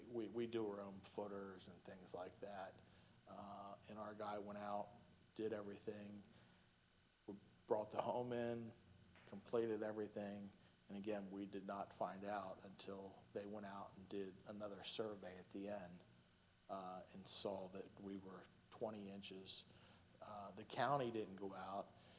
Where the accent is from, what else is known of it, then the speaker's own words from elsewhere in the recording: Pennsylvania, United States; And my home is right on Mississippi, which is about 8 houses down because I'm from Pennsylvania.